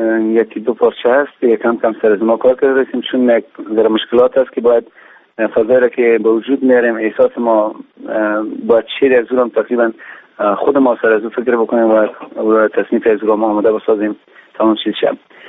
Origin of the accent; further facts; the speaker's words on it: Kabul, Afghanistan; خب به هر ترتیب ما در کابل بزرگ شدیم، مدت بیشتر از 26-27 سال است که همینجا زندگی میکنیم، در کابل هستیم